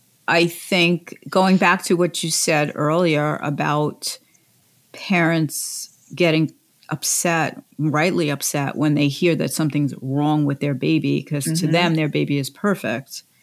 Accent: New York, United States; You're from where you're from. I'm from New York.

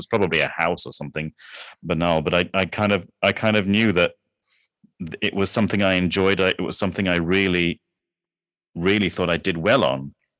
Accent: Kuala Lumpur, Malaysia; also born or lived in England; I grew up in Malaysia, in Kuala Lumpur, in Malaysia.

